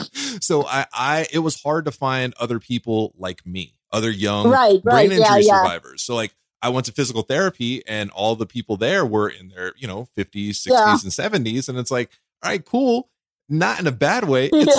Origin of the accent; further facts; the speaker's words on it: Los Angeles, California, United States; So I grew up in California, right?